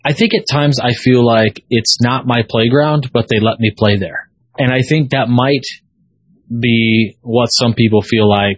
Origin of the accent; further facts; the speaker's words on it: Chicago, Illinois, United States; I grew up in the Roman Catholic faith. My family's all from basically Sicily. And we moved to the Chicagoland area, and I went to private schools that were Lutheran.